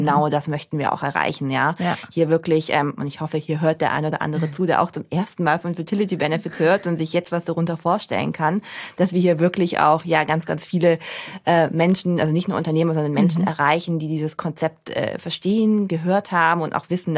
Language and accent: German; Stuttgart, Baden-Württemberg, Germany; Ich bin eigentlich Stuttgarterin, auch wenn ich ganz oft gesagt bekomme, dass man das nicht hört.